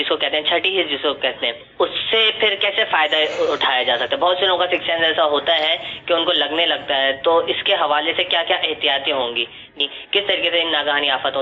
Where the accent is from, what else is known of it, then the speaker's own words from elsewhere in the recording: Karachi, Sindh, Pakistan; میں باب المدینہ کراچی کا رہنے والا ہوں.